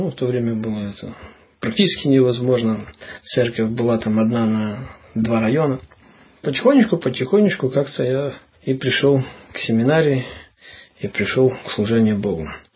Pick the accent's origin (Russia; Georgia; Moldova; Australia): Moldova; Yerzhovo, Transnistria; вот мое родное село, Ержово, то есть Рыбницкий район, это на севере Приднестровья.